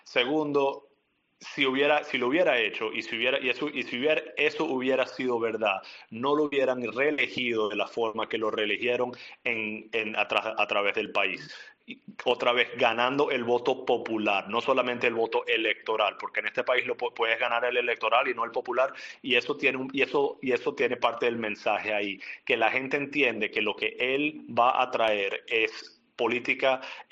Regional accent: Venezuela; now in United States; yo me crié en Venezuela, nos mudamos a los Estados Unidos en el 94 y hemos encontrado oportunidad aquí.

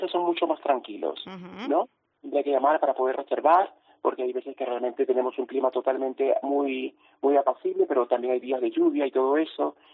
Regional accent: Peru; now in Spain; yo soy de Perú y lo que realmente hacemos es la comida fusión.

